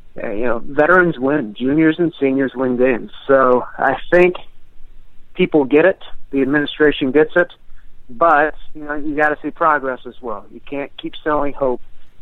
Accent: Ohio, United States; now in Texas, United States; I moved here from Ohio, so I'm a Cavs fan.

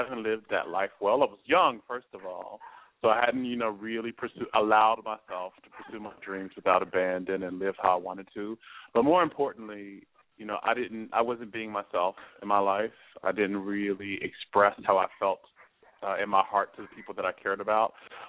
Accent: Oklahoma, United States; also born or lived in Washington, D.C. / Atlanta / New York; Yes, I was born and raised in Oklahoma and moved back here a few years ago.

